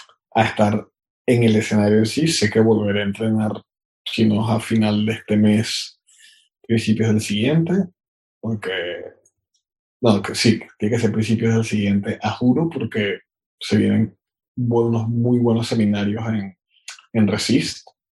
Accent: Venezuela; accent: Venezuelan; now in Barcelona, Spain; aquí en Barcelona es catalán y castellano, no sueno como ninguno de los dos. O sea, sueno todavía con mi acento venezolano.

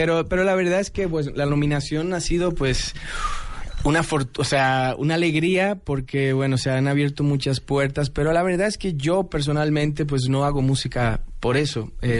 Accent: Santo Domingo, Dominican Republic; also born or lived in Madrid; now in Mexico City, Mexico; Yo soy dominicano de la ciudad de Santo Domingo, aunque bueno, mi historia es un poco compleja porque me fui muy jovencito a España, a Madrid, ahí viví 10 años. Entonces tengo, digamos que me formé en España y ya llevo 5 en México, lo que yo creo que oficialmente me hace un chilango.

